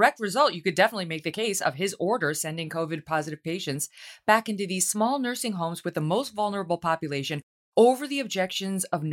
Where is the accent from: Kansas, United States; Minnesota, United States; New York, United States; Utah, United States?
New York, United States; And unfortunately, as a New Yorker, I'm on the side